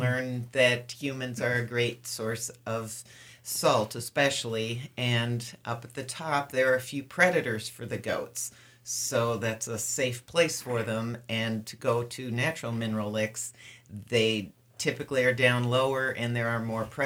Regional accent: Minnesota, United States; now in Clark Fork, United States; Yes, I'm from Minnesota, and I've always wanted to live in the mountains. And 13 years ago, I finally got up the gumption and moved out here.

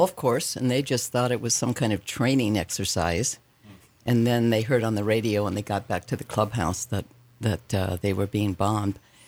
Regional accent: Hawaii, United States; Oh, yeah. I was raised in Hawaii.

